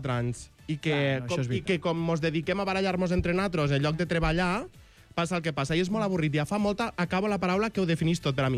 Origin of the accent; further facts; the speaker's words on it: Jesús, Catalonia, Spain; jo sóc de Jesús, que és el millor poble del món